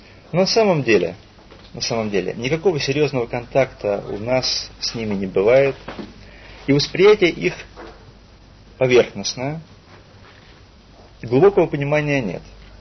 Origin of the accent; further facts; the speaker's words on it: Russia; почти все мы, поскольку выросли в России и были воспитаны в рамках российского общества